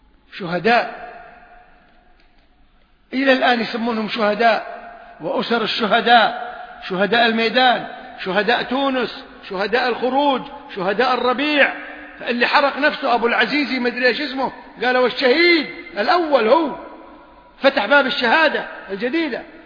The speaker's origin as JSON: {"language": "Arabic", "country": "Kuwait", "said": "بعد فترة عندنا في الكويت يجمعون تبرعات"}